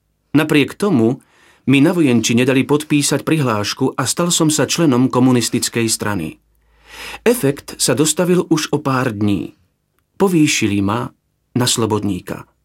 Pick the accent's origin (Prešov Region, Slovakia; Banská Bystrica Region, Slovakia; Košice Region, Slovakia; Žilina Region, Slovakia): Prešov Region, Slovakia; Humenné; born there; Narodil som sa roku 1964 v Humennom. Vďaka rodičom som získal kresťanskú výchovu i všetky sviatosti.